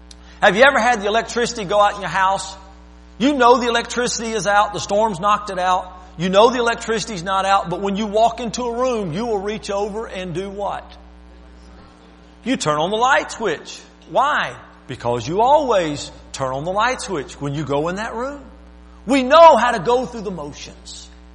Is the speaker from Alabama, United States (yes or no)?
yes; Alabama, United States; born there; I was born in Alabama, heart of the South